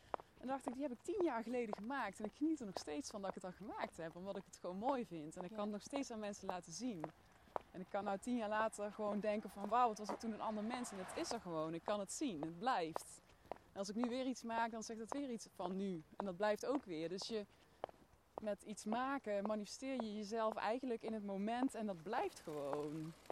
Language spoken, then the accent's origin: Dutch; Boxmeer, North Brabant, Netherlands; ben 36 jaar. Ik ben geboren in Boksmeer. Dat ligt op de grens van Noord-Brabant en Limburg. En ik heb daar altijd als klein kind op mijn 16e in het platteland gewoond. Dus midden in de maisvelden